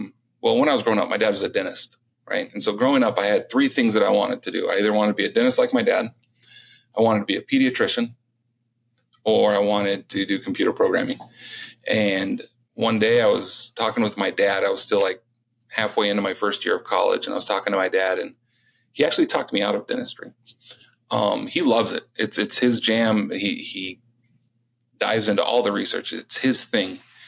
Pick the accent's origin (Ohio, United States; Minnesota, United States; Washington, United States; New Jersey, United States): Washington, United States; Tri-Cities; And I'm actually from the Tri-Cities, Washington, which is in the southeast corner.